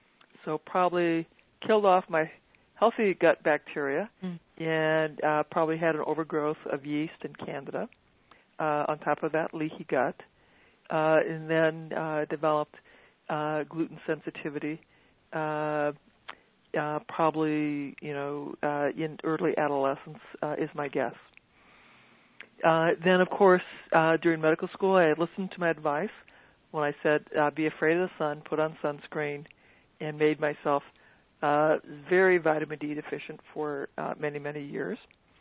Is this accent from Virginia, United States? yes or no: no; Iowa, United States; Then I grew up in Iowa on a farm that was not organic.